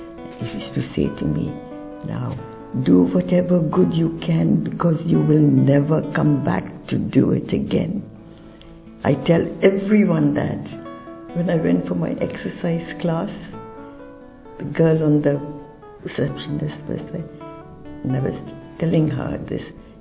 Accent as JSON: {"language": "English", "country": "India"}